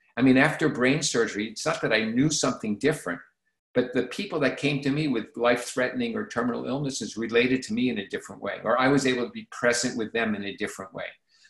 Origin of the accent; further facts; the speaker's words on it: Hawaii, United States; as a young man with lots of energy, including sexual energy, growing up in Hawaii